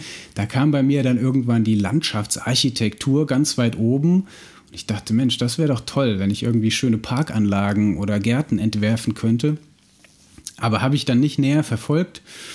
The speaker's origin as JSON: {"language": "German", "town": "Gießen", "region": "Hesse", "country": "Germany", "tie": "born or raised there", "accent": "Central Hessian", "said": "ich bin in Gießen zur Schule gegangen. Da gab es irgendwie eine große amerikanische Kaserne. Aber nochmal zurück zum R. Unser R ist einfach mittelhessisches Platt."}